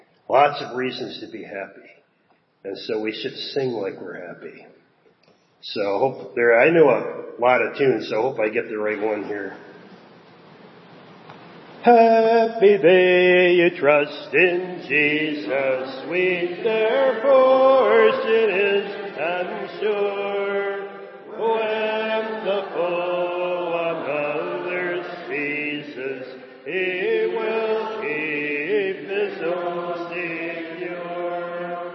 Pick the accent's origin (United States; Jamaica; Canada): Canada; Newfoundland and Labrador; So when I grew up in Newfoundland, we would sing this hymn.